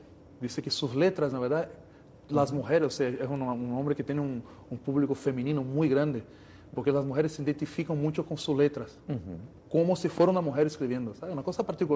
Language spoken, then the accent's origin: Spanish; Brazil; Spanish is a second language; also born or lived in Paris; Pero claro, como brasileño me encanta el sol, el clima es un privilegio.